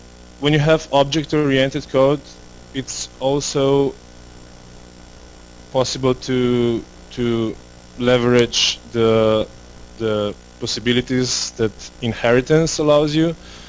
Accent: Slovenia; So I come from Slovenia. It's a neighboring country to Hungary. I live on the coastal side

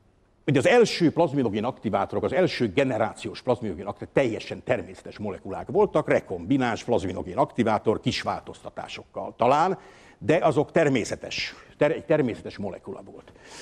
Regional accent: Budapest, Hungary; Az én gyerekkoromban sokat láttunk Budapesten.

